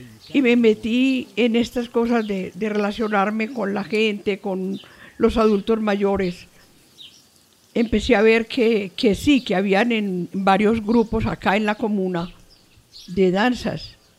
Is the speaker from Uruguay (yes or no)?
no; Antioquia, Colombia; born there; Yo nací en Aranjuez en la carrera 43 más o menos.